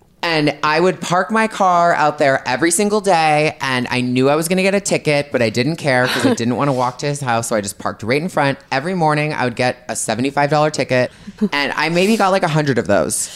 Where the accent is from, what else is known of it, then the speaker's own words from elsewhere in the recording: Canada; growing up in Canada